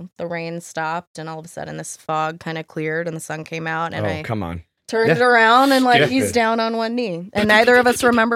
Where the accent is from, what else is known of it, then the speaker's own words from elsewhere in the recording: Asheville, North Carolina, United States; we got tickets to go see … in my hometown in Asheville, where we got married.